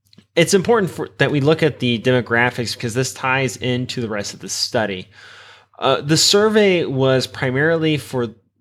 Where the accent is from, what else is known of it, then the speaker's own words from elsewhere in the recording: Midwest, United States; Now, I should mention, though, I'm from the Midwest, and a lot of the respondents were also from the Midwest.